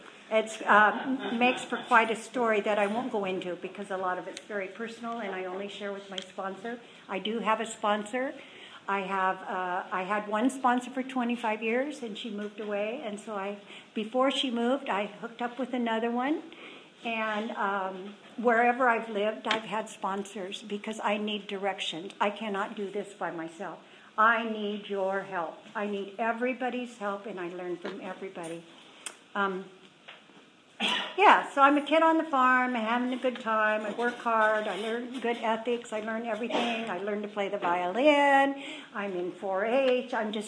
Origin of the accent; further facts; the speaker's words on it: Oregon, United States; I was raised in Oregon on a big, beautiful, wonderful farm with German parents.